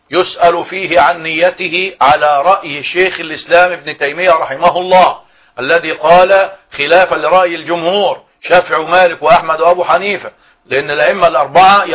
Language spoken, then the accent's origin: Arabic; Egypt; لو كنا كمصريين مثلا إلى رابغ وهي قريبة من جدة